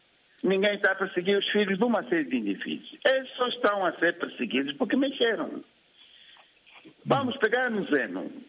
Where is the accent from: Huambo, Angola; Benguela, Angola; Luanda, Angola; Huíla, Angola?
Huambo, Angola; Mungo; sou natural do Amo. Eu sou do Mungo, do bairro Candimba. O meu soba lá chama-se Aurélio Sambundo.